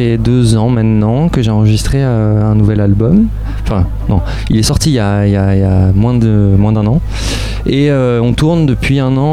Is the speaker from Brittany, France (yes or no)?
yes; Brittany, France; Moi, je suis breton, je suis du Finistère.